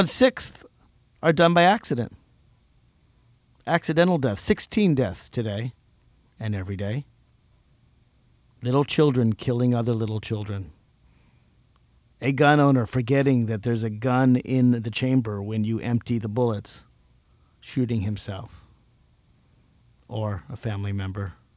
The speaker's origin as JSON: {"language": "English", "region": "Virginia", "country": "United States", "tie": "born or raised there", "said": "in Virginia Tech or the other killer in Virginia who wanted to be in the national news. That's in my home state."}